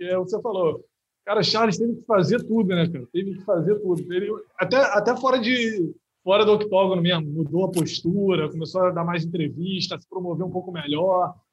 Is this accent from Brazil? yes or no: yes; Brazil; Né, não é porque a gente é brasileiro